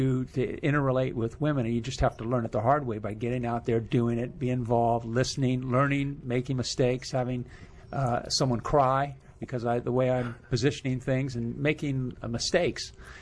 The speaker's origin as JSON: {"language": "English", "town": "Fairfax", "region": "Virginia", "country": "United States", "tie": "born or raised there", "said": "I grew up my last couple of years in Fairfax, went to a high school here, W.T. Woodson."}